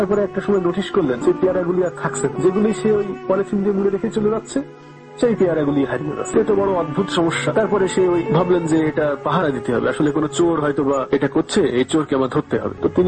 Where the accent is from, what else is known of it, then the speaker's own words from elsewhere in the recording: Kotchandpur, Khulna Division, Bangladesh; শিরাইদাহের কোটচাঁদপুর থেকে … আমার গ্রামের নাম তালসার।